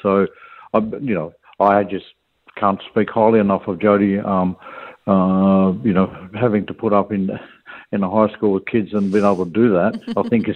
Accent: Collie, Western Australia, Australia; But back into my hometown, Collie, because we have a stable workforce in the mining industry, we haven't felt anywhere near the pressures that other towns have.

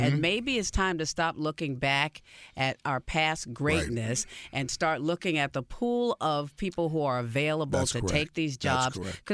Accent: New York, United States; You know, I'm from New York. I'm a Knicks fan.

